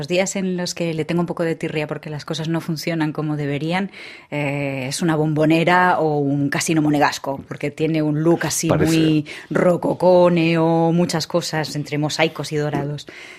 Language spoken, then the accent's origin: Spanish; Aragon, Spain; also born or lived in Catalonia; Soy muy cabezota aragonesa, que no dejo de ser, por muy catalana que me sienta.